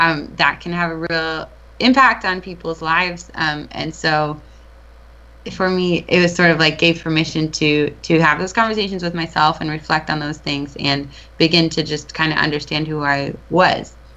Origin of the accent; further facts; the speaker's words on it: Minnesota, United States; I feel like so much of being growing up in Minnesota was just … was, he was from Minnesota, and we were lucky we had him